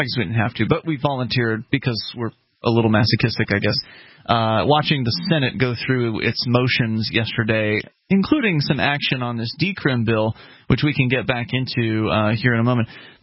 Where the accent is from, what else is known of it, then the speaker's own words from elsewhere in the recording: Florida, United States; I come from Florida originally, and they have that crap there